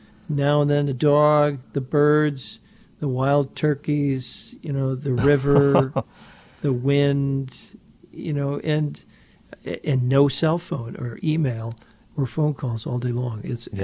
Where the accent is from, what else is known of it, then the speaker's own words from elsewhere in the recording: Chicago, Illinois, United States; I had to muscle through because I'm from Chicago. I'm a Bears fan, and I was in Green Bay, which is Packers territory.